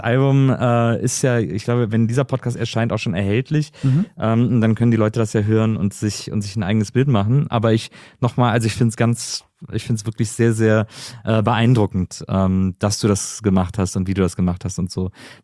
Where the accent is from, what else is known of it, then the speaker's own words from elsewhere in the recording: Rhineland, Germany; ich bin ja im Rheinland aufgewachsen.